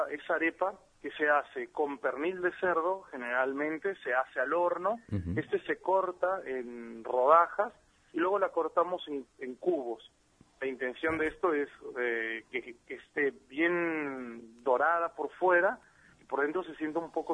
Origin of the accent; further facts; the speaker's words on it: Mexico; Si yo soy mexicano.